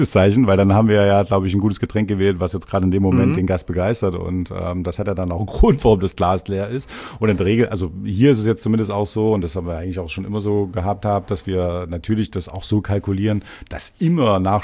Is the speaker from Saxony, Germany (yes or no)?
yes; Zwickau, Saxony, Germany; Sachsen, ja. Zwickau, genau.